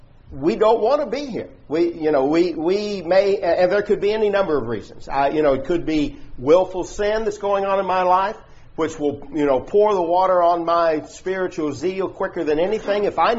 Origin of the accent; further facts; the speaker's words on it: Glasgow, Scotland, United Kingdom; when I was growing up in Glasgow